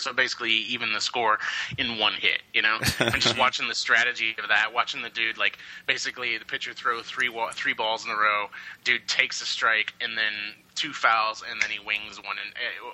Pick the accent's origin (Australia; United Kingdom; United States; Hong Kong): United States; Kansas City, Missouri; I come from Kansas City